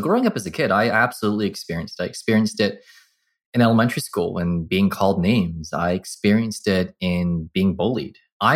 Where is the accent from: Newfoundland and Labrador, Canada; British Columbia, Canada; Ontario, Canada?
British Columbia, Canada; Burnaby; I grew up in North Burnaby, a bunch of Italians